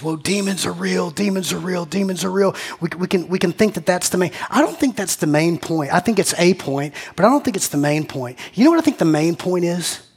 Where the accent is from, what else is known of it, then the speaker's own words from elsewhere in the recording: Macon, Georgia, United States; I'm having a flashback of 1997 youth group, a Baptist kid growing up in Macon, man.